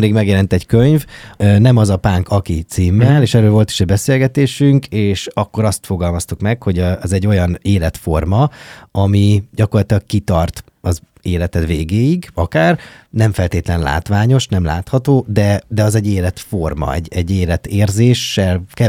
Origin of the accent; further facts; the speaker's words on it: Békéscsaba, Békés, Hungary; Én meg Békés Csabán, szevasz, hello.